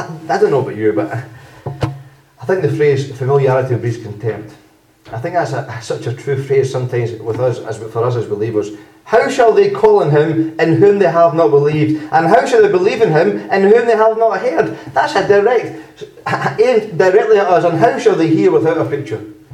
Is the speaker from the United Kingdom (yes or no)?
yes; Plains, Scotland, United Kingdom; Now, you know, from by my accent, that I come from a place called Lanarkshire, which is really the centre of the universe, especially the village of Plains.